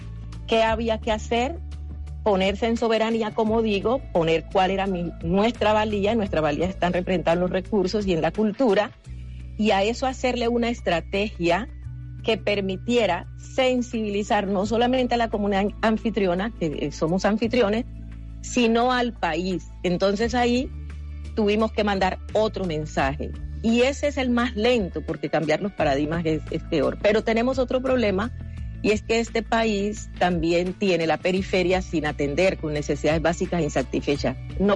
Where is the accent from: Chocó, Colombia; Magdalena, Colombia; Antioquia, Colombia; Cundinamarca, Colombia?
Chocó, Colombia; Nuquí; no crezca con el mismo paradigma que yo crecí, creer que en Nuquí nada era posible, que en el Chocó nada era posible, que ser negro trae problemas en Colombia